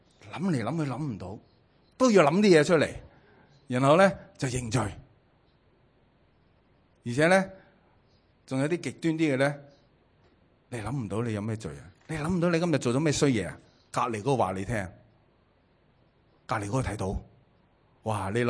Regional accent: China; 我哋中国人都有啦

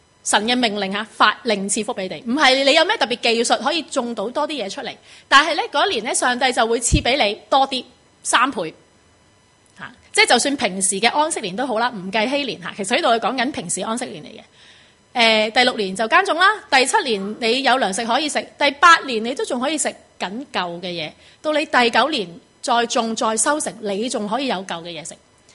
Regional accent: Huiyang, Guangdong, China; 我家乡在广东惠阳的一条农村

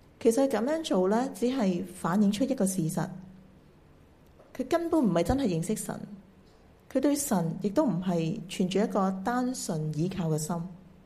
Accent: China; 其实呢，我们中国人的民间传统呢都有类似的心态

